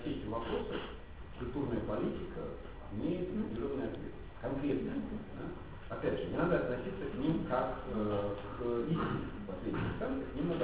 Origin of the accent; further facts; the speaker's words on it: Belarus; Мы белорусы. Я белорус